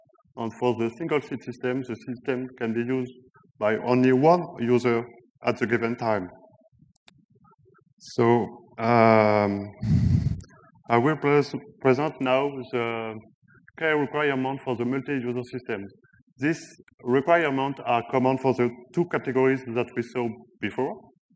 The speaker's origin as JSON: {"language": "English", "region": "Brittany", "country": "France", "second_language": "English", "said": "I come from Brittany in France."}